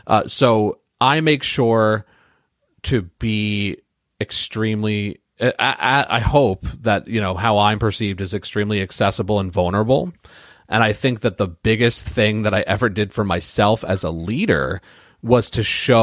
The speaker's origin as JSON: {"language": "English", "town": "Long Island", "region": "New York", "country": "United States", "tie": "born or raised there", "said": "an autistic professor from my hometown on Long Island, New York"}